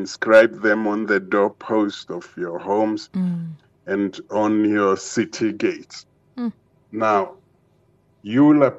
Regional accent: Tzaneen, Limpopo, South Africa; I grew up in Tzaneen

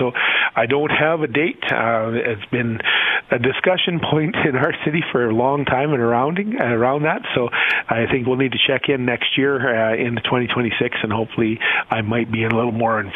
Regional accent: Saskatchewan, Canada; I'm a Saskatchewan stubble jumper from way back, born and raised in Saskatchewan. Traveled, still have an interest in a family farm in southeast Saskatchewan.

